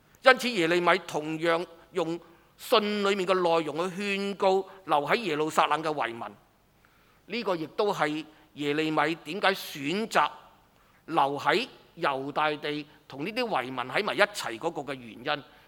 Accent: Hong Kong; 我们香港人生长在这里，生于斯长于斯，自然对这个地方有一个浓厚的感情。

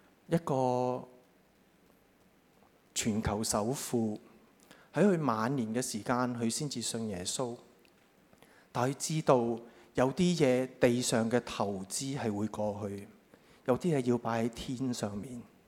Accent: China; 同我哋中國人有關係喎，原來

